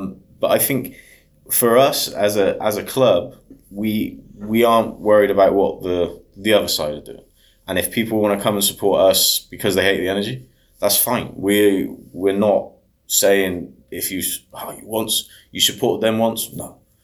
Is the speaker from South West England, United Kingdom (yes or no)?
yes; Bristol, South West England, United Kingdom; I mean, in my eyes, I'm from Bristol.